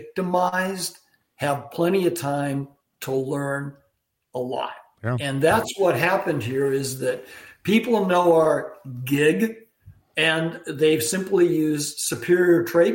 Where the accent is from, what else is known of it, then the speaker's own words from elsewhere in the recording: Santa Clara, California, United States; You know, I grew up in Santa Clara. I went to Stanford. I went to UC.